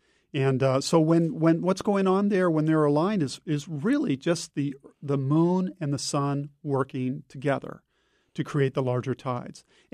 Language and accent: English; California, United States; I grew up in the California coast, surfing and sailing and diving